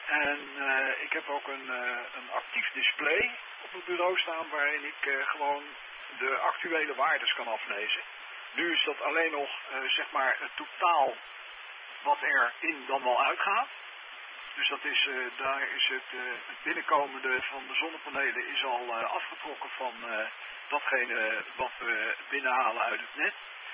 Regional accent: The Hague, South Holland, Netherlands; waar ik vandaan kom, uit Den Haag. Wij woonden op een gegeven moment, toen ik nog thuis woonde, vlak achter de duinen.

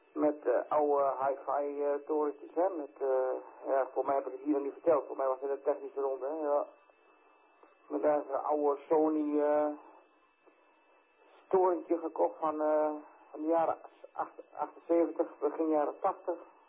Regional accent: Netherlands; Maar wij komen als Nederlanders in ieder geval voor Foxtrot 4 Foxtrot

